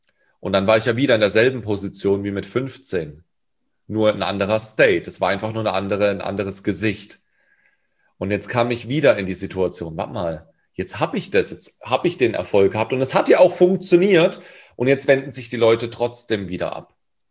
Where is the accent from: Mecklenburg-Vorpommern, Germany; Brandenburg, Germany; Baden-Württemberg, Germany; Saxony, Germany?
Baden-Württemberg, Germany; Karlsruhe; Breakdance, Hip-Hop in Durlach, da wo ich herkomme